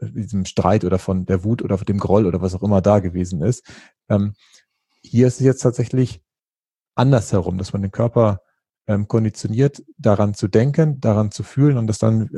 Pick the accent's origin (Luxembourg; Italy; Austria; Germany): Germany; Northern Germany; Ich bin ja als Norddeutscher da sonst immer ein bisschen schwierig im Umgang gewesen, weil wir Norddeutschen ja nicht so tanzaffin sind